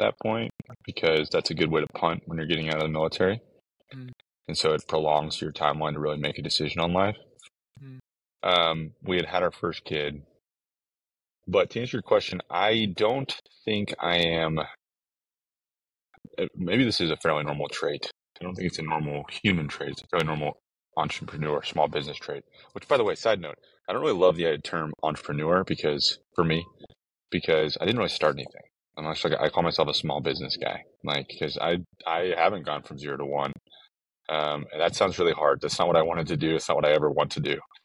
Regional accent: Austin, Texas, United States; So I'm in Texas, born and raised in Austin, Texas, which when I was born was not near as cool as it is today

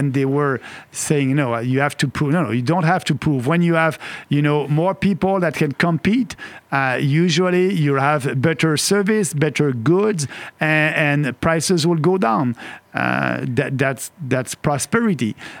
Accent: Quebec, Canada; English is a second language; I'm coming from Beauce, and Beauce, it's the most entrepreneurial region in Quebec.

